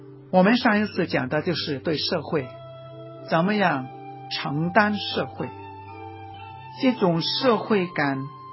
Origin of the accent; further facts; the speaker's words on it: Hong Kong; 对我们香港人来说，跑到旁边的深圳啦、珠海啦，甚至远一点的广州啦，其实很容易很简单